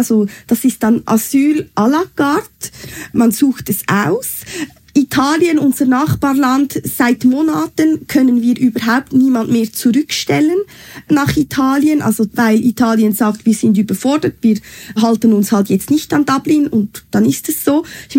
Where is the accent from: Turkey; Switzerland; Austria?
Switzerland; Also bei uns in der Schweiz kann man eben über diese Personenfreizügigkeit in die Schweiz kommen.